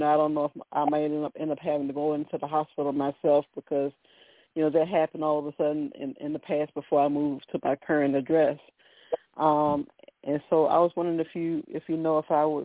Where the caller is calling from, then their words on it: Virginia, United States; I'm calling from Virginia.